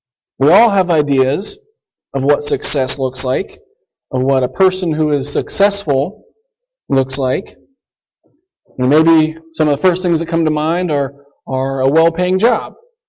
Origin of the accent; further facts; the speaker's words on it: Hutchinson, Kansas, United States; also born or lived in Wisconsin, United States; I grew up down near Hutchinson, Kansas, and went off to Bible College in northern Wisconsin.